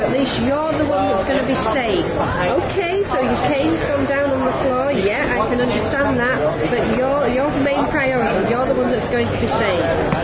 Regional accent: north, United Kingdom; We're from the United Kingdom, and we're from the north of the United Kingdom.

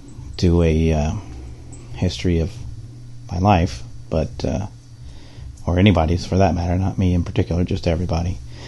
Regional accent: Indianapolis, Indiana, United States; And I grew up in Indianapolis. On the far east side of town in a little area they call Irvington, which was originally planned as an artist community back in the late 1800s.

